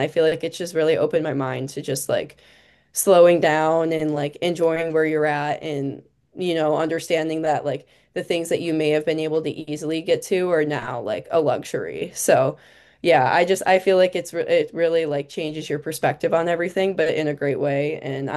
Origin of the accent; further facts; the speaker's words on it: Illinois, United States; also born or lived in Long Island, United States; So yeah, I grew up the suburb I grew up in Illinois, and then also to Long Island, like the you were around everything.